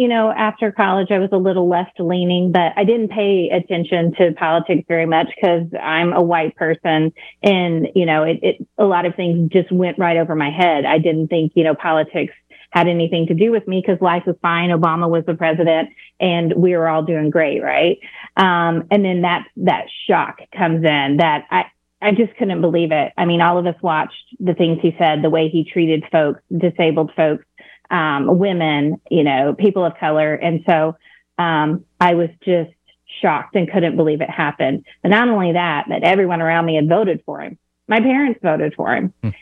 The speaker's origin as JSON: {"language": "English", "region": "Arkansas", "country": "United States", "tie": "born or raised there", "said": "I was born and raised in the South, but most of my education came from Arkansas, and so I went to a tiny little high school in Arkansas"}